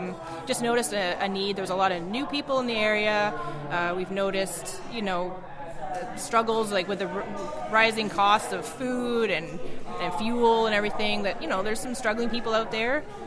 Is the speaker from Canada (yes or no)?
yes; Annapolis Royal, Nova Scotia, Canada; my husband is actually from Sackville. I'm not from Sackville originally. I'm from the Annapolis Valley, born and raised in Annapolis Royal area.